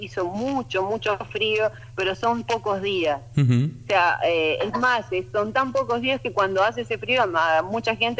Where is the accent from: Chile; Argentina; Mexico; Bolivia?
Argentina; como yo soy medio argentina, no, no, o sea, digamos, soy argentina pero viviendo afuera